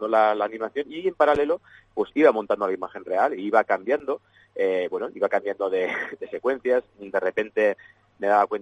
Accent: Basque Country, Spain; porque soy el primer vasco que lo consigue

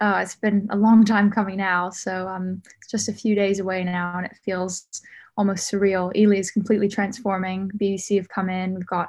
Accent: Bahamas; I'm from the Bahamas. So I grew up, I grew up in the tropics and the sunshine. My parents are both British, but they moved there ages ago, and I was born there and raised there, so it's not a bad place to be from.

